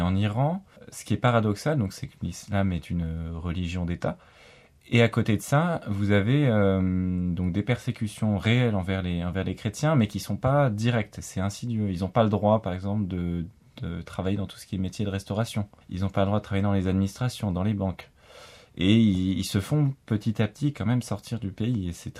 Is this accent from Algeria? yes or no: no; France; tu es chrétien, vu que tu es français, tu es chrétien. Et d'ailleurs, c'est ça qui est intéressant, c'est que pour toutes ces personnes, on est français, on est chrétien.